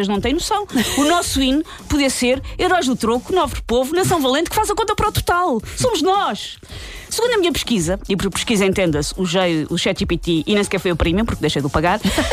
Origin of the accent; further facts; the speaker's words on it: Algueirão-Mem Martins, Lisbon, Portugal; Eu não sou de Namek, sou de Algueira Mãe Martins